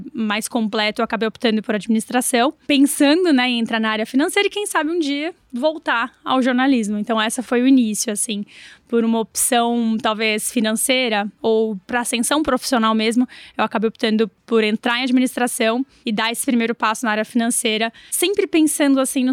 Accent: São Paulo, Brazil; Nasci, cresci aqui em São Paulo, na capital mesmo, na região ali da Zona Oeste, na Vila Anastácio, e tive uma infância muito feliz, né? Meus pais, ambos paulistanos

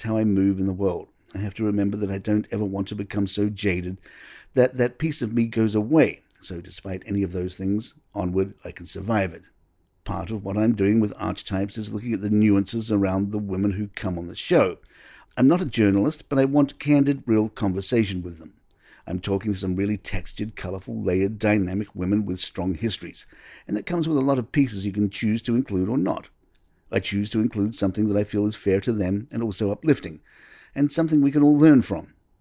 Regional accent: California, United States; I'm from California. It's in the water.

